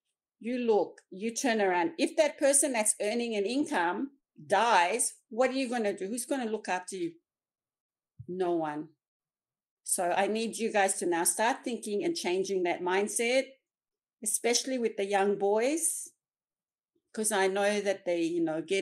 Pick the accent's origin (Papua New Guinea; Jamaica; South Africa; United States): Papua New Guinea; Kerema, Gulf Province; Oh, because I come from Kerama, from the Gulf province